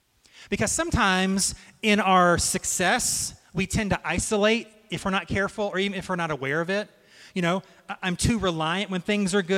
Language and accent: English; United States; but as an American, I felt attacked.